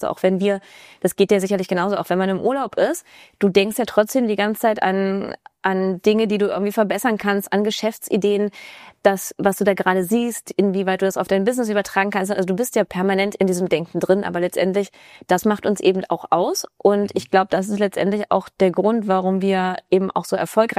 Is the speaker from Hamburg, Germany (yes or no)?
no; Magdeburg, Saxony-Anhalt, Germany; born there; also born or lived in Switzerland; ich bin Unternehmerin, ich komme gebürtig aus Magdeburg, bin auch mittlerweile wieder hergezogen. Ich habe ein paar Jahre in der Schweiz gewohnt